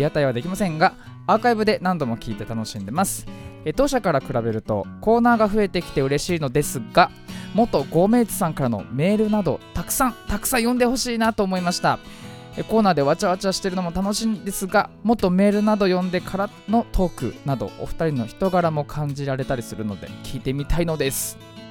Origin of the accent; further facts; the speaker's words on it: Fujisawa, Kanagawa, Japan; 藤沢出身の俳優タレントとして活動する私